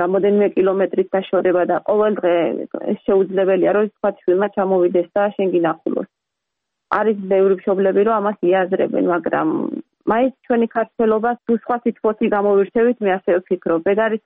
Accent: Batumi, Adjara, Georgia; ზღვის ქალაქში გავიზარდე, ბათუმში გავიზარდე და დღესისამდელ დაბხულობით სულ თითქმის ზღვაზე ვიყავით, იმიტომ რომ ძალიან ახლოს ვცხოვრობ პირდაპირ ცენტრში ქალაქში.

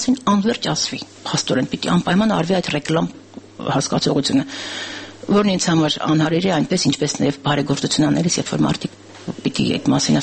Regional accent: Yerevan, Armenia; ինձ համար ցավոտ է յուրաքանչյուր ծառի արմատահան անելը Երևանում, որովհետև ես իմ մանկության Երևանից այդ պատրանքը հիմա թվում

